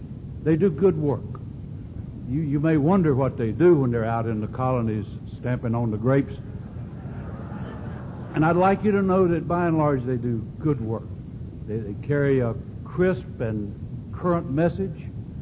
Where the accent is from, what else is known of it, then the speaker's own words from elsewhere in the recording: Aberdeen, North Carolina, United States; an alcoholic. I'm from Aberdeen, North Carolina.